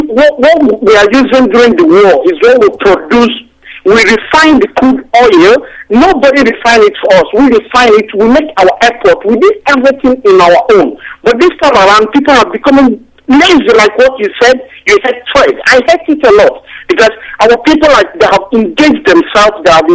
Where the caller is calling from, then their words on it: London, United Kingdom; I'm coming from London.